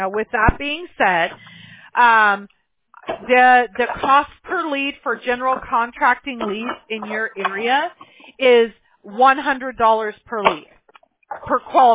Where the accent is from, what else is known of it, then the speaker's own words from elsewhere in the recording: Apple Valley, California, United States; I grew up in Apple Valley.